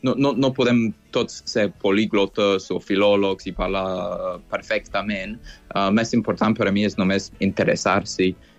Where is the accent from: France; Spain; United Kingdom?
United Kingdom; England; Catalan is a second language; Soc del Regne Unit, però no és culpa meva. D'Anglaterra, molt a prop de la frontera amb Gal·les.